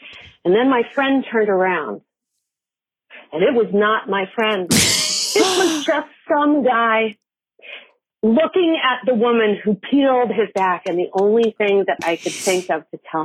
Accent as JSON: {"language": "English", "town": "Denver", "region": "Colorado", "country": "United States", "tie": "born or raised there", "said": "I grew up in Denver, Colorado."}